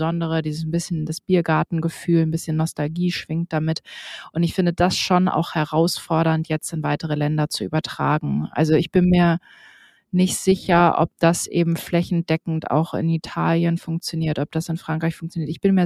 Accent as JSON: {"language": "German", "region": "Northern Germany", "country": "Germany", "said": "eigentlich sind wir ja so bayerische Getränke schon höchst suspekt als Norddeutsche"}